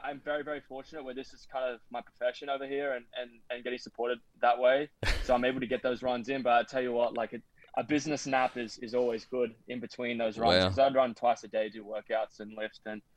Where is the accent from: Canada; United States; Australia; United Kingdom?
Australia; it was crazy, especially as an Australian. You don't get to experience that too much.